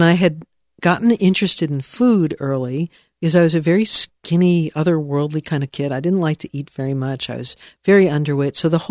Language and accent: English; New York, United States; now in Vermont, United States; when I was a little girl growing up outside of New York City, I live in Vermont now